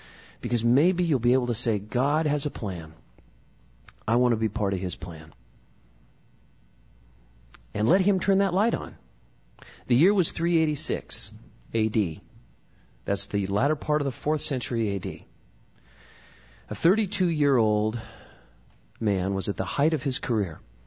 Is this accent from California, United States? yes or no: yes; Santa Cruz, California, United States; I'm from Santa Cruz, California, which we used to say had the spirit of weird living in the mountains of Santa Cruz.